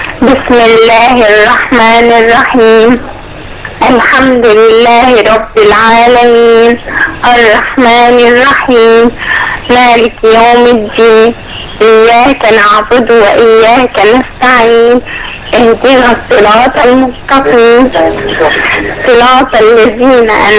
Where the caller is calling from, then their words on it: Syria; من سوريا.